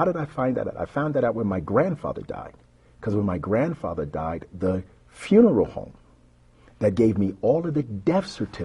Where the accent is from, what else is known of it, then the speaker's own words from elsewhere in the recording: the South, United States; But I grew up in the South.